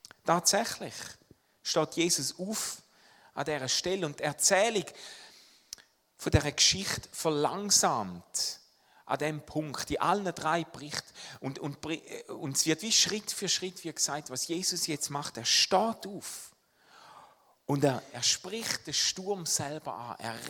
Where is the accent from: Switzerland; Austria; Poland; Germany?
Switzerland; Wir sind als Schweizer, wir sind ja so Festlandpiraten, oder?